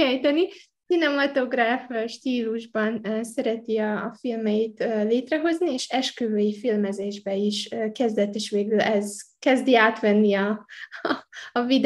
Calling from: Singapore; én Szingapurból jöttem ma, vagy jelentkezek be ma

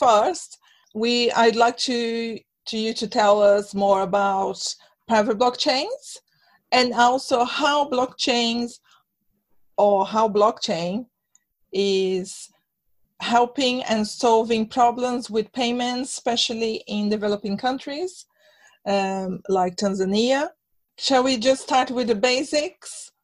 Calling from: northern Sweden, Sweden; And here in Sweden, I'm actually on the north part of Sweden now for a few months

